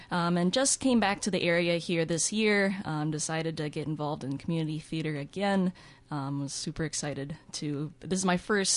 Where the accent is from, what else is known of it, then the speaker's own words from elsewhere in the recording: Dundas, Minnesota, United States; I grew up here in Dundas. Went to school at Northfield High School.